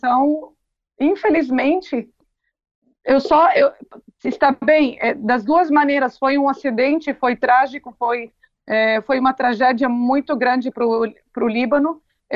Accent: Brazil; moved away as an adult; now in Lebanon; eu sou filha de dois libaneses, meus pais moram no Brasil até hoje, eu cresci no Brasil a vida toda, eu vim aqui há 13 anos porque eu casei com um libanês

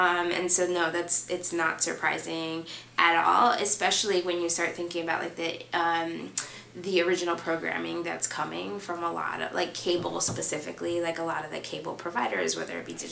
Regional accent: New York City, New York, United States; Like, I am Latina. I grew up in New York City, a very like Latino community.

